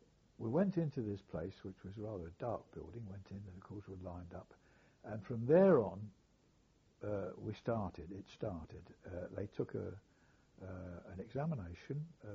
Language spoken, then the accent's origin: English; England, United Kingdom; I'm English, I'm British